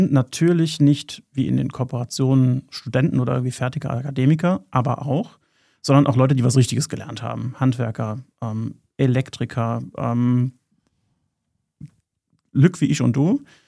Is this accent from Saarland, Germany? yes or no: yes; Saarland, Germany; born there; Obwohl wir beide keine Kölner sind. Ich bin gebürtig aus dem Saarland.